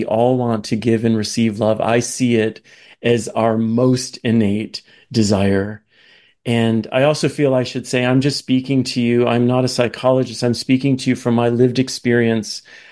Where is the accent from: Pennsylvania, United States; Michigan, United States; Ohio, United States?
Michigan, United States; now in San Francisco, United States; And I'm coming from Michigan. I had just gotten out of college, moved to San Francisco.